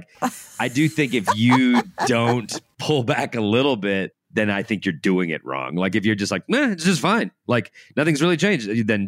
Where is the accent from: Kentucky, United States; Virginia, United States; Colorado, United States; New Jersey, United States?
Colorado, United States; Denver; Yeah, I'm born and raised in Denver. I lived a bunch of other places, but I kept coming back.